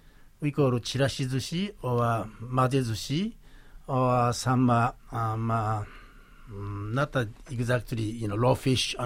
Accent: Hiroshima, Japan; English is a second language; So my hometown, Hiroshima, has the professional team called Hiroshima Cubs, which they won this year.

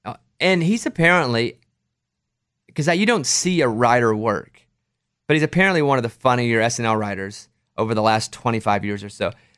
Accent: the South, United States; I'm from the South

